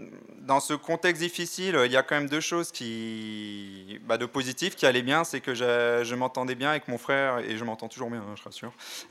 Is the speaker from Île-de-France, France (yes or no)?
yes; Paris, Île-de-France, France; j'ai 28 ans, j'ai grandi à Paris avec mes parents, mon frère et ma sœur.